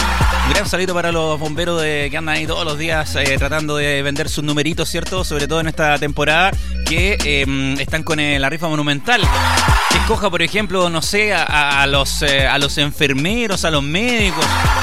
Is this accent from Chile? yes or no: yes; Chile; así somos los chilenos, ¿cierto?